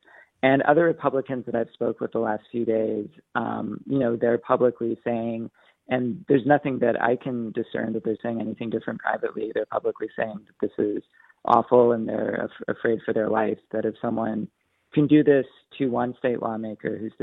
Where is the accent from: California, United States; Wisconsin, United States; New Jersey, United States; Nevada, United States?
Wisconsin, United States; I am actually from Wisconsin. I grew up there